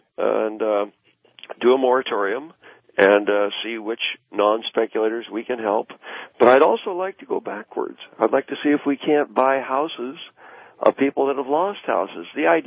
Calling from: Portland, Oregon, United States; and I'm from Portland, and I understand you live in a boathouse, and I love that area out there on the Willamette.

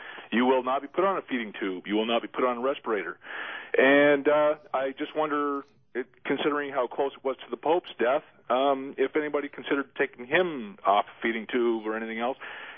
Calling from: Bell River, Ontario, Canada; Bell River, Ontario.

